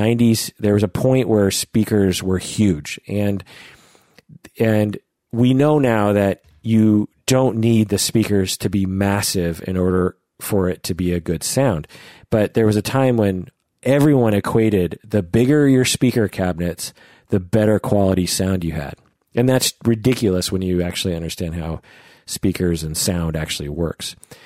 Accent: Seattle, Washington, United States; you know, I'll say, oh, where are you from? Oh, I'm from Seattle.

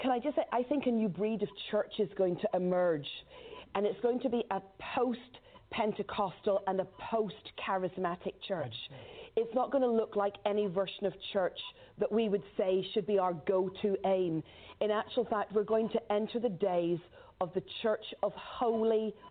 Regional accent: Northern Ireland, United Kingdom; Now, you know, I grew up in Northern Ireland, so I'm used to hearing bombs in the natural.

